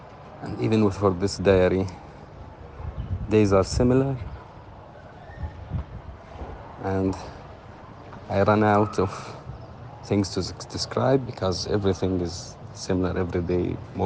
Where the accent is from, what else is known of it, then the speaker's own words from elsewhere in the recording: Jabalia, Gaza Strip, Palestine; I'm born and raised in Jabalia camp as a refugee. My entire family, my father, my grandfather, we lived our entire life in Jabalia camp.